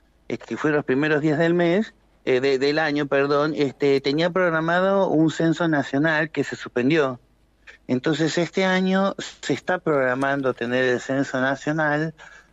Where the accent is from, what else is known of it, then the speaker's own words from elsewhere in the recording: Argentina; yo soy argentina.